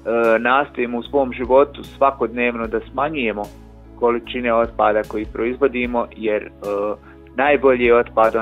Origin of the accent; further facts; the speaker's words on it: Bosnia & Herzegovina; kod nas u Bosni i Hercegovini otpad je problem